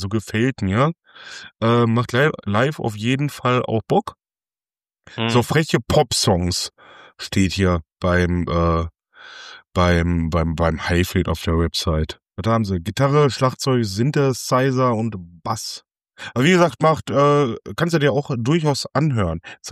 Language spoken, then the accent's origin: German; Essen, North Rhine-Westphalia, Germany; Und ich als Essener, ich sitze hier tatsächlich